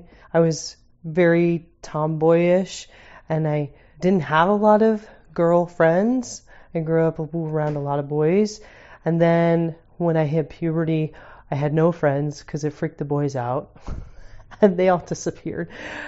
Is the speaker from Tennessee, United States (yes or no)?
no; Boise, Idaho, United States; I was baptized at 8, and I grew up in Boise, and my father did not have a lot of family around us, but my mom's family was all around us.